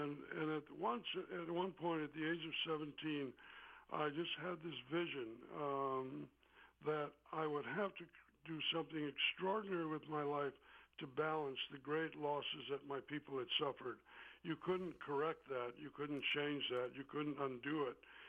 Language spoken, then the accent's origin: English; Racine, Wisconsin, United States; Well, you know, it was the town it was. You know, it was a factory town, and it was full of noises and sounds and smells, and it was very simple.